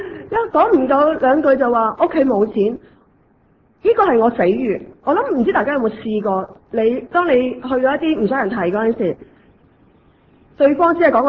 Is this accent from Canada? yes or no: no; China; 我中國人嚟㗎